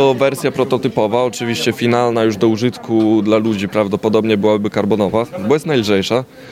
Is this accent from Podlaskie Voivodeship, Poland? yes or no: yes; Białystok, Podlaskie Voivodeship, Poland; jestem z Białegostoku, z technikum numer 2